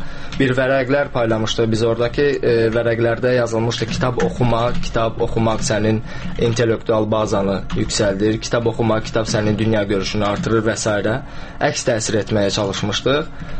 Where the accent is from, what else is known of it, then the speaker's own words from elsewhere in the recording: Quba, Quba District, Azerbaijan; Mən əslən Qubalıyam.